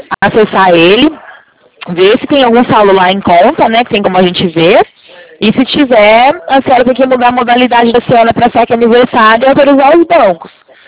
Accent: São Paulo, Brazil; eu sou do interior de São Paulo.

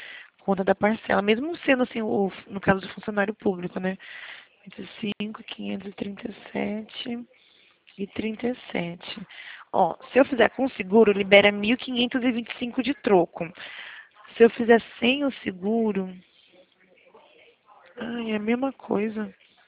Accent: São Gonçalo, Rio de Janeiro, Brazil; born there; A minha família também é do Rio de Janeiro, eu nasci no Rio, lá em São Gonçalo.

